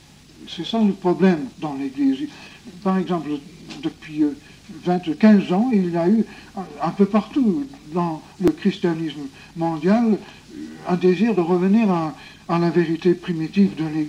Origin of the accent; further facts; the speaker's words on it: Spain; D'ailleurs, quand j'étais jeune en Espagne, la Bible était un livre interdit.